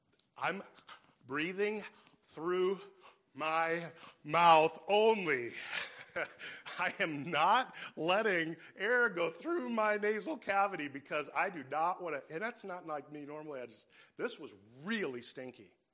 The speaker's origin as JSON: {"language": "English", "region": "Iowa", "country": "United States", "tie": "born or raised there", "said": "I grew up in Iowa and in a city, but I go to my grandfather's farm"}